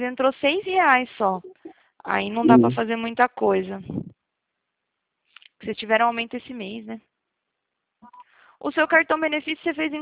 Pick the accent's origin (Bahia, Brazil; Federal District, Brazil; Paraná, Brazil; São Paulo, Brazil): São Paulo, Brazil; Atibaia; Eu sou daqui de Atibaia, interior de São Paulo